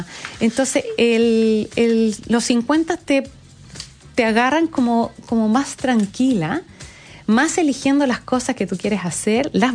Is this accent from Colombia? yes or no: no; Valdivia, Los Ríos, Chile; en Valdivia, aquí es mi ciudad, yo nací en Valdivia, mi familia es de allá